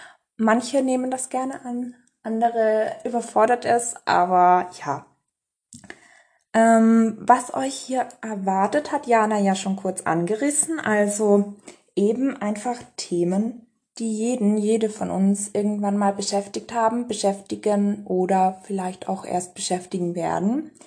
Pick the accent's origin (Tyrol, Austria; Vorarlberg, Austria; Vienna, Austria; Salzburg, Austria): Tyrol, Austria; Innsbruck; ich bin 26, ich komme aus Österreich. Genauer gesagt aus Innsbruck. Ich bin also ein absolutes Kind der Berge.